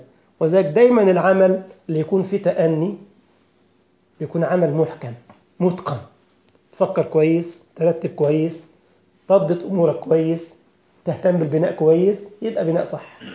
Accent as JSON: {"language": "Arabic", "country": "Egypt", "said": "حتى عندنا في مصر يقول لك مصر ما تبنتش في يوم."}